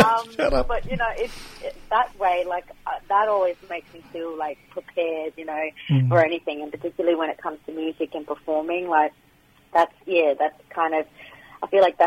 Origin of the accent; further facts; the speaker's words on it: Northern Territory, Australia; a proud Kukunyalanji and Wakaman woman. I originate, obviously, born and bred in the Northern Territory. In the Northern Territory on Ngarrikia Nation land. So that's where all my family reside. But North Queensland is where all my blood is as well.